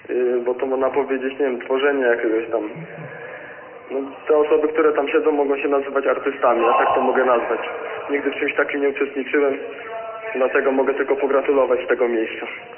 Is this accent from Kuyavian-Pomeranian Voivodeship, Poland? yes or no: yes; Kuyavian-Pomeranian Voivodeship, Poland; now in Szczecin, Poland; ja tutaj mieszkam od niedawna, tak naprawdę pochodzę z okolic Torunia